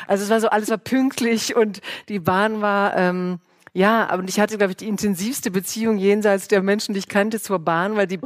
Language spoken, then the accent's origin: German; Baden-Württemberg, Germany; ich komme ja so aus Stuttgarter Speckgürtel und da war Autostadt tatsächlich.